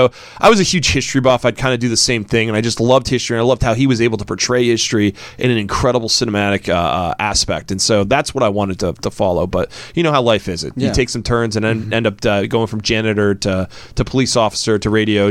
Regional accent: New York, United States; also born or lived in Alaska; I was born in Alaska, raised in New York, and East Coast is mostly where I've been based, but I'm really falling in love with the West Coast here.

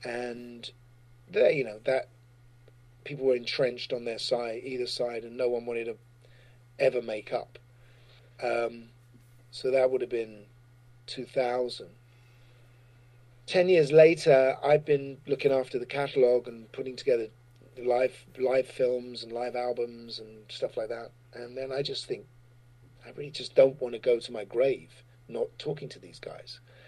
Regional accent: England, United Kingdom; because being English, coming out of the music business, but also acting

